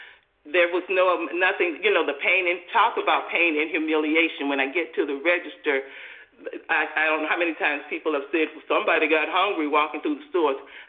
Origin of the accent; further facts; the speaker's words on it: Georgia, United States; I'm from Georgia.